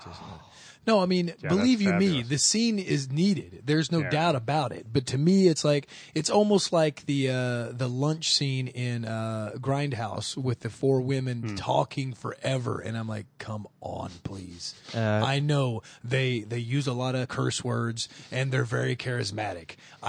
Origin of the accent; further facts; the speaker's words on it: Oklahoma, United States; And number two, I'm from Oklahoma.